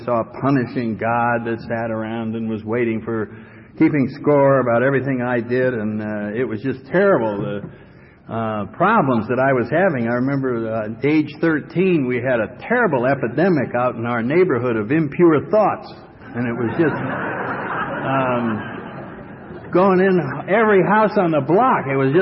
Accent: Connecticut, United States; I come from New England, up in the Connecticut area.

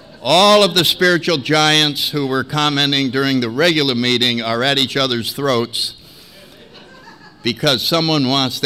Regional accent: Connecticut, United States; But very briefly, I grew up in Connecticut.

